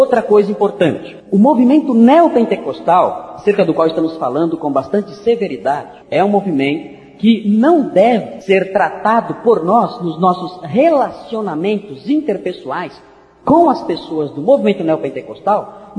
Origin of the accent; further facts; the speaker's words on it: São Paulo, Brazil; accent: paulista; tem algum sotaque paulista aqui, além do meu?